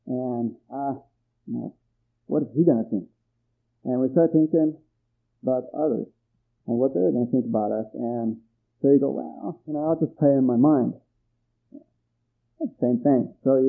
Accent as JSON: {"language": "English", "country": "Ecuador", "tie": "born or raised there", "said": "I grew up in Ecuador. I was born and raised down there. And I went to school out in a jungle base out in the jungle in Limoncocha."}